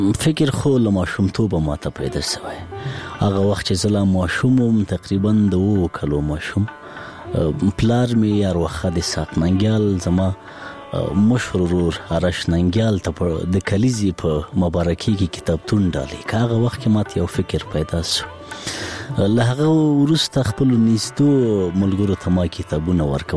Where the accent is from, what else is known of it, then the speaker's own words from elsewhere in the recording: Laghman, Afghanistan; زه په لغمان کې پیدا شوم، په لغمان کې رالوی شوم، خوانځي مې په لغمان کې لوستې